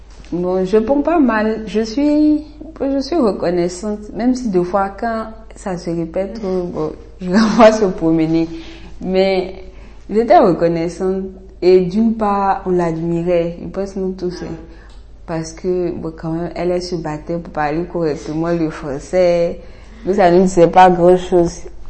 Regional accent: Côte d’Ivoire; accent: Abidji; Bon, je pense que j'ai l'accent Abidji, même si je ne parle pas Abidji, parce que je parle comme mes parents.

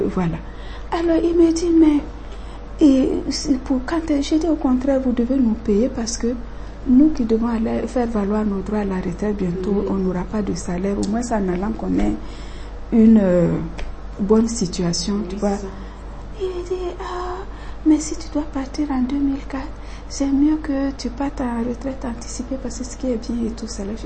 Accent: Mali; now in Côte d'Ivoire; moi, tout le monde sait que je suis malienne, mais depuis 72, décembre 72, je suis arrivée en 73, par mon mariage, j'ai la nationalité ivoirienne.

